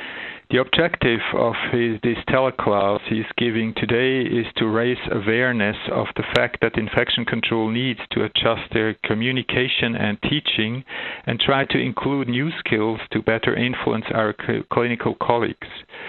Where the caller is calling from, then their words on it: Zurich, Switzerland; I'm speaking from Zurich, Switzerland